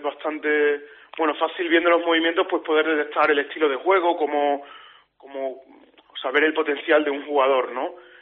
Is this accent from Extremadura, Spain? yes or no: yes; Extremadura, Spain; Pues tengo 31 años y bueno, como bien decía, soy extremeño